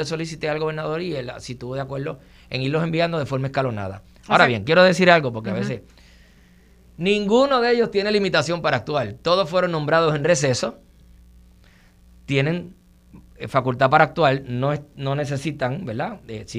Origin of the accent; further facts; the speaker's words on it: Puerto Rico; Yo promuevo ese respeto entre los puertorriqueños